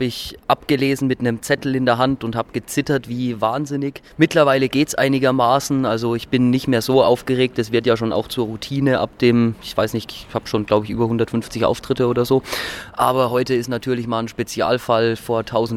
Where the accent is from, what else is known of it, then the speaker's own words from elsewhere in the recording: Bamberg, Bavaria, Germany; Ich komme aus Bamberg